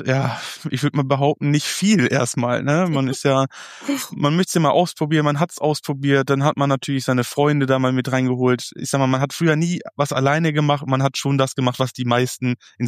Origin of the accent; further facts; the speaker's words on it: Nettelstedt, North Rhine-Westphalia, Germany; Ich bin gebürtiger Nettelstädter. Ich habe da, ich sag mal, von 0 bis, ich glaube, 22 Jahren in Nettelstedt gewohnt, gelebt. Ich bin zur Schule gegangen dort, zur Grundschule.